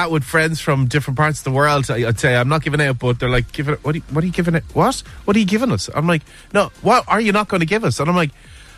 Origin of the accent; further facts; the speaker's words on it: Ireland; looking for those Irishisms that just people around the world just don't understand and get what we mean as Irish people.